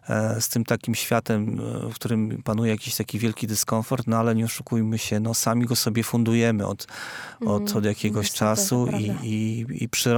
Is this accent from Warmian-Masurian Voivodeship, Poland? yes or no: yes; Jeziorany, Warmian-Masurian Voivodeship, Poland; Tak, ja pochodzę w ogóle z Jezioran, to jest takie małe miasto na Warmii.